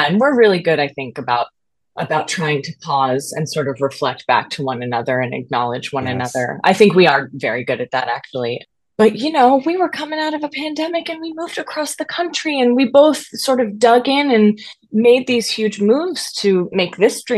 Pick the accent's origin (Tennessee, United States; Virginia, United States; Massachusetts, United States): Massachusetts, United States; I was born in Massachusetts. Oh, okay. I was Massachusetts. And so I actually grew up on the East Coast.